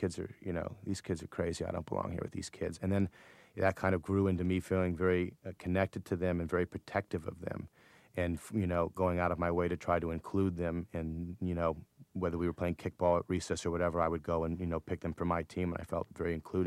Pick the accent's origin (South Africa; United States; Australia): United States; Lake Forest, Illinois; also born or lived in Minnesota / Buffalo Grove; I lived in Minnesota for 1 month, and I was raised in Buffalo Grove, which is sort of a middle-class suburb in Illinois. And I lived there till I was 8, and then I moved to Lake Forest, Illinois